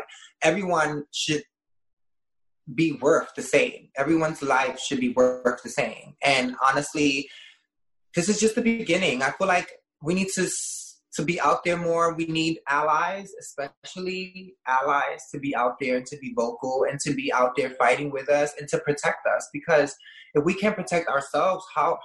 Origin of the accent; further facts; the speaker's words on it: Bronx, New York, United States; I came from the Bronx. I was raised in the projects. I've been homeless.